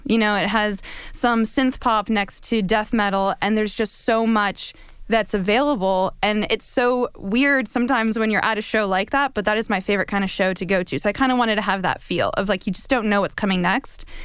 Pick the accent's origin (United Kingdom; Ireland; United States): United States; Midwest; You know, I grew up in the Midwest, so I had this idea of what the East Coast was going to be like when I moved here.